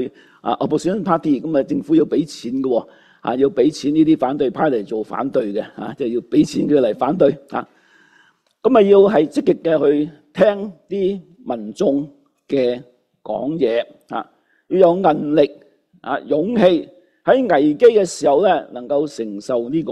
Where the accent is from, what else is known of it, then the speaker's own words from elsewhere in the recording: Canada; 好像今天2025年我们加拿大人渴望一样